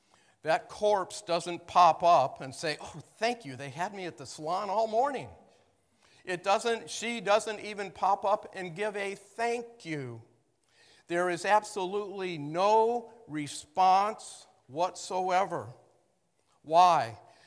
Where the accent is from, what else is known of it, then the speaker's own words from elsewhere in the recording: United States; born there; of course I'm a Christian. I was born in America.